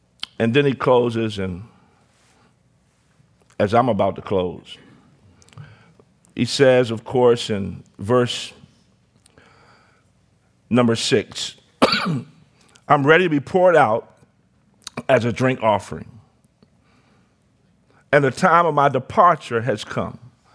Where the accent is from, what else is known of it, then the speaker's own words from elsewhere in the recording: Washington, District of Columbia, United States; when I grew up in Washington, D.C., both of my parents were civil servants.